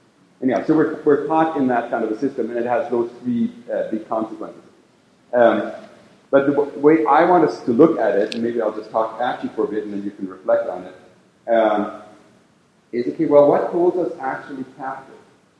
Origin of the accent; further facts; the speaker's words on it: Germany; English is a second language; now in United States; I grew up in Nazi Germany.